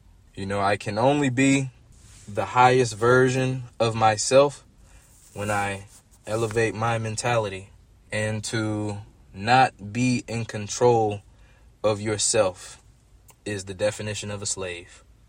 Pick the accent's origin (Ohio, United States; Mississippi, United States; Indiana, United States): Indiana, United States; Gary; I grew up in Gary, Indiana. Substance use is very prevalent in my community.